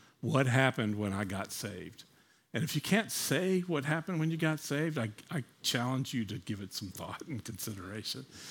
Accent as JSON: {"language": "English", "town": "Huntsville", "region": "Alabama", "country": "United States", "tie": "born or raised there", "said": "So as I said, I'm from Alabama. Grew up there in the 60s and 70s. When I was growing up, grew up in Huntsville."}